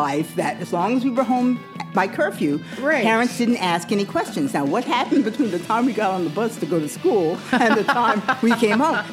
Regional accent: Las Vegas, Nevada, United States; I mean, here's the thing about growing up in Las Vegas.

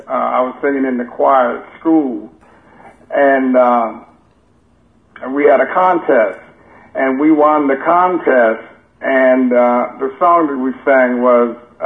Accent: South Carolina, United States; also born or lived in Winston-Salem, North Carolina; Shipped to my grandmother when I was 18 months. A lot of people have been mixed up because I was so young when I went to South Carolina.

